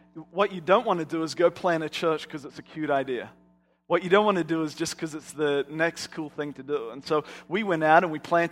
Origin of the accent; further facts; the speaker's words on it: Australia; also born or lived in New Zealand; now in United States; Well, I'm originally from Australia. Actually, I was born in New Zealand, grew up in Australia, and I'm now in America.